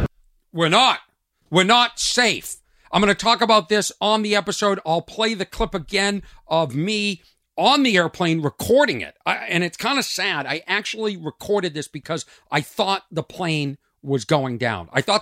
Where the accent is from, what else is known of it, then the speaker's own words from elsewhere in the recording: Boston, Massachusetts, United States; born there; I was born in Boston, Massachusetts, at the Women's Hospital.